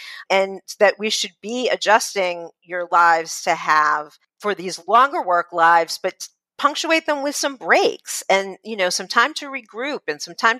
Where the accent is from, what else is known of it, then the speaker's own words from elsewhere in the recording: Massachusetts, United States; Well, I grew up in Massachusetts, and my first concert was a … concert at Tanglewood, which is in the Berkshires.